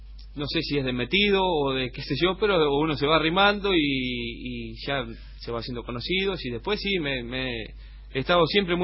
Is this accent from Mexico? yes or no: no; Chascomús, Buenos Aires Province, Argentina; born there; Yo vivo en Chascomús. Nací en Chascomús y vivo. Pero bueno, voy y vengo, ¿no es cierto? Acá a Buenos Aires vengo seguido.